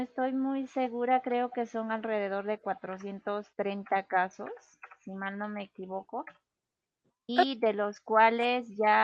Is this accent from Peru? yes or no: yes; Peru; Bueno, el sistema de salud en mi país generalmente, por lo general es bueno.